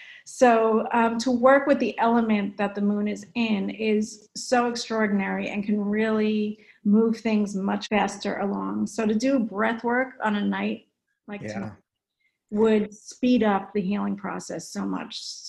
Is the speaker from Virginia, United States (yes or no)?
no; New Jersey, United States; I'm from North, yeah.